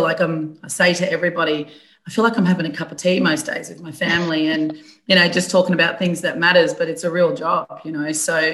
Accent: Cummeragunja, New South Wales, Australia; Yes, I am a Yorta Yorta woman. I grew up on Kamaragunja, which is an Aboriginal mission just on the New South Wales side here across from Barma. And, you know, I've been in this area my entire life.

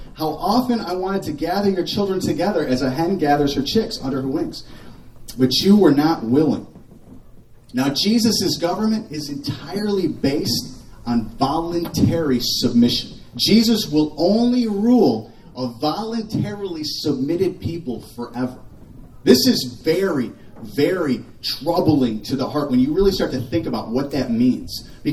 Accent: Kalamazoo, Michigan, United States; because we're from Kalamazoo

